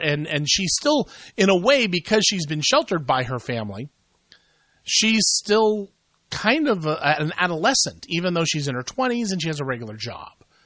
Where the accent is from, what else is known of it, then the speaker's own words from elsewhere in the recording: Columbus, Ohio, United States; I think this weekend it is at my hometown theater, the Gateway Film Center in Columbus, Ohio.